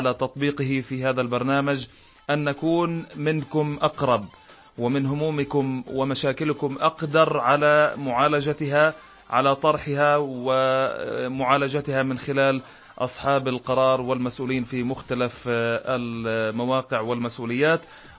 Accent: Palestine; نحن كعائلات فلسطينية وكشعب فلسطيني

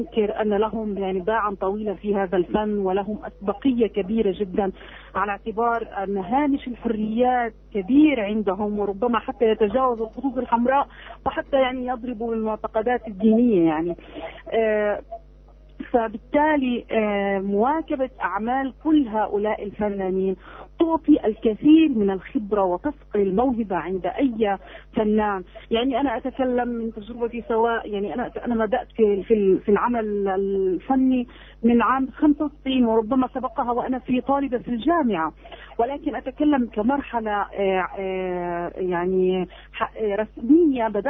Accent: Gaza, Gaza Strip, Palestine; توصيل ما نعانيه نحن كفلسطينيين أهل غزة

